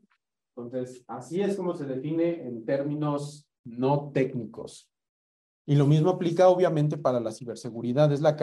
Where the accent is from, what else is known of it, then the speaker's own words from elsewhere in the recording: Mexico City, Mexico; Entonces, no soy de Guadalajara, me han contado. Yo soy de la Ciudad de México.